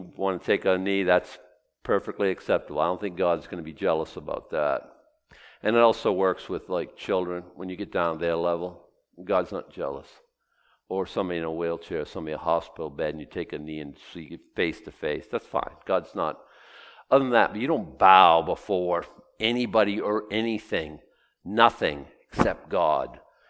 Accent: Boston, Massachusetts, United States; the 8-year-old boy growing up in Boston who just, if it's a statue, bow down, genuflect

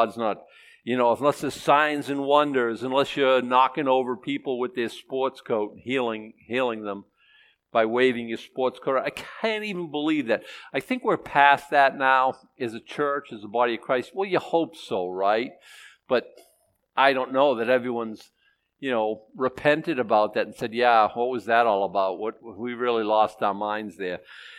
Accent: Boston, Massachusetts, United States; born there; I've been political my whole life. I was born in Boston, okay?

